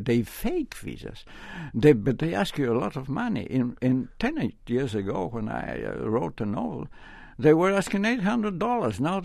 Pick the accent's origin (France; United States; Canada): France; English is a second language; moved away as an adult; I came from France.